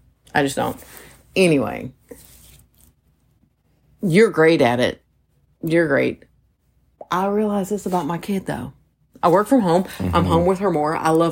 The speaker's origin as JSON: {"language": "English", "region": "Florida", "country": "United States", "said": "he's from Maine, I'm from Florida. Like, you can't be any more opposite."}